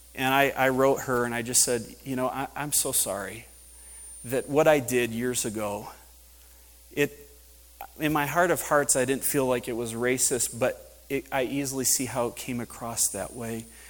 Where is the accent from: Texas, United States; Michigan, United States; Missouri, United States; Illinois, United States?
Michigan, United States; Mount Pleasant; You know, I grew up in Mount Pleasant, Michigan. It was a college town, so we had a little bit of diversity.